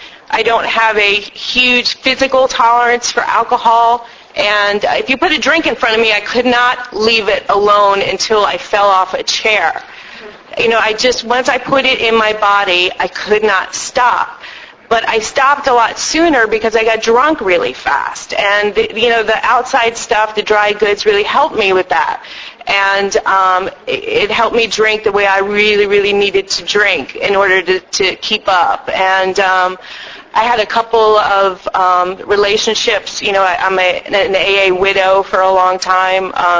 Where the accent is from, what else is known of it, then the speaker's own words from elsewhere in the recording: Virginia, United States; I grew up in Virginia. My parents were atheist New York Jews